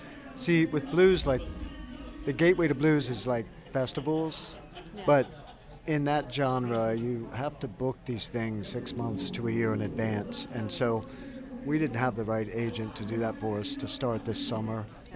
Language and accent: English; Chicago, Illinois, United States; You know, he's a Boston guy, I'm a Chicago guy.